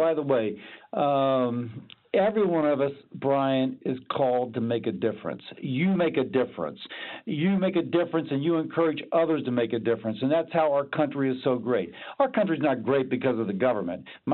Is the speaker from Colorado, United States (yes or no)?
no; Louisiana, United States; And for me, I'm from Louisiana. I mean, New Orleans, great musical tradition.